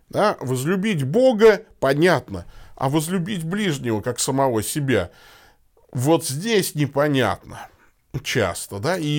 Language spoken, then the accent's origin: Russian; Tolyatti, Samara Oblast, Russia; мы с женой ехали по моему родному городу Тольятти на машине.